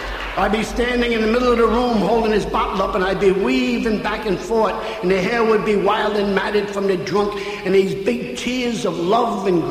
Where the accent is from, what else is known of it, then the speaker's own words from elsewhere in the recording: Yorkville, New York, United States; Now, I live in 86th Street, and I'm born and raised in Yorkville, and on St. Patrick's Day, just generations of Yorkvilleites come back